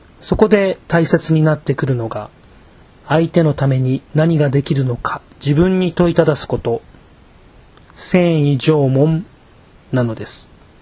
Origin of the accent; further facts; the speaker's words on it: Aichi, Japan; moved away as an adult; now in Gifu, Japan; 5年ほど前に地元の愛知県から岐阜に引っ越してきた際、それまでやっていた営業職を辞め福祉の職に就きました。